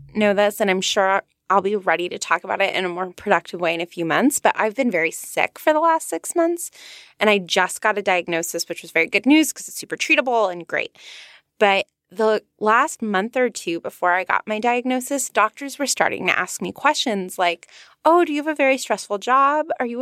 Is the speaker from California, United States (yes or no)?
yes; California, United States; Probably because I'm a Californian and I'm like, I understand.